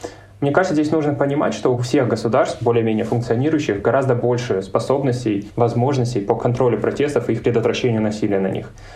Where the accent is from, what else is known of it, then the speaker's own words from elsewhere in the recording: Russia; и я как бы из России, я пошел посмотреть, конечно же